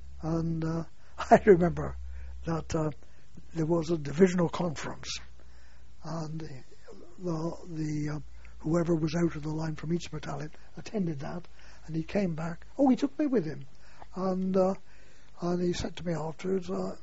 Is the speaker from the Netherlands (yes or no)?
no; Bristol, South West England, United Kingdom; I said, "I come from Bristol."